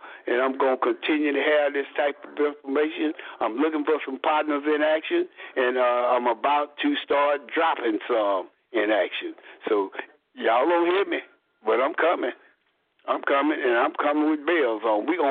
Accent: Dallas, Texas, United States; It was great growing up in South Dallas.

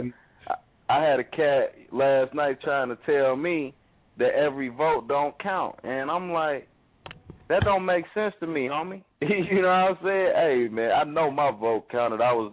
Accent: Indianapolis, Indiana, United States; Shout out to my hometown, man. Shout out to the Naptown 317.

